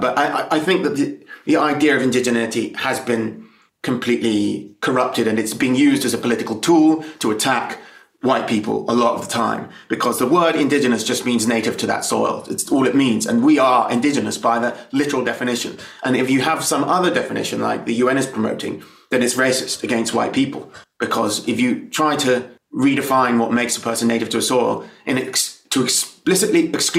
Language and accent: English; England, United Kingdom; at least 1,300 years of recorded history of us identifying as the English ethnic group, and that we've been on the island for 1,500 years.